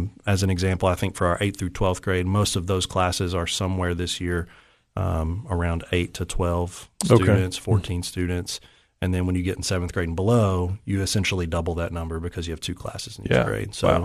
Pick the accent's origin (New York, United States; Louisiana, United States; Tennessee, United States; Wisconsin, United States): Tennessee, United States; I grew up in East Tennessee. Proud hillbilly from Appalachia.